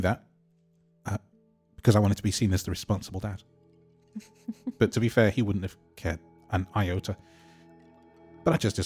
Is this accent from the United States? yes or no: no; United Kingdom; there's either a cup of tea because I'm Brit